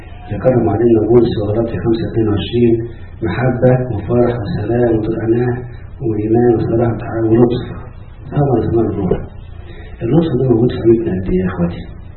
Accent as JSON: {"language": "Arabic", "country": "Egypt", "said": "واحنا كمصريين جايز وقت الخطوبة موجودة إلى حين"}